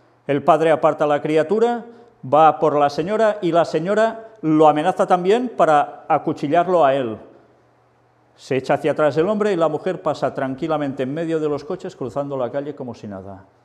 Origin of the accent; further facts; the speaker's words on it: Barcelona, Catalonia, Spain; profesor de comunicación. Tengo 50 años, soy barcelonés.